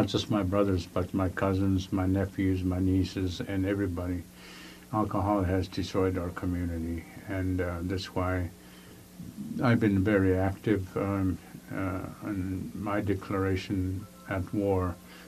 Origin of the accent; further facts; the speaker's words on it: Akiak, Alaska, United States; English is a second language; I'm from Akiak, Alaska. It's in the Kuskokwim River, and my date of birth is on September 29th, 1952.